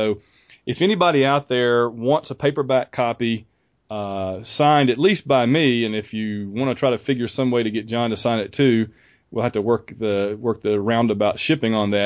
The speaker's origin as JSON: {"language": "English", "town": "Sylacauga", "region": "Alabama", "country": "United States", "said": "getting to come back down to Birmingham, which is practically my hometown almost, being from Sylacauga."}